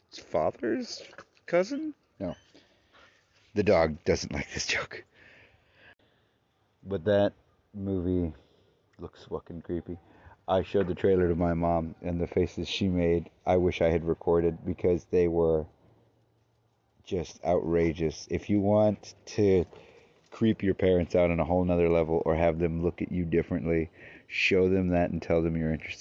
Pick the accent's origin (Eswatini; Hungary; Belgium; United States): Belgium; I'm from Belgium.